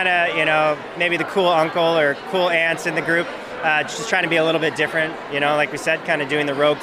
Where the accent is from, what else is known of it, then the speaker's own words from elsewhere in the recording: Oliver, British Columbia, Canada; We are from Oliver.